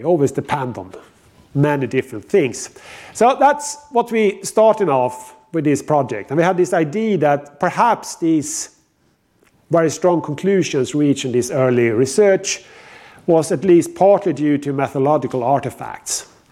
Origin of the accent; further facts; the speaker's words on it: Sweden; not only because I'm from Sweden